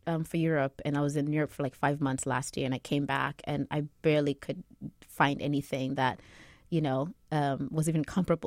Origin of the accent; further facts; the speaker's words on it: Kenya; moved away; growing up in Kenya, I was black and that's it.